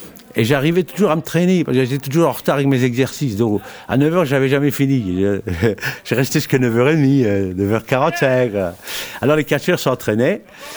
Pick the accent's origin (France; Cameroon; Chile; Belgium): Belgium; Liège, Wallonia; also born or lived in Hornu; Bon, je suis né à Ornu, au Borinage.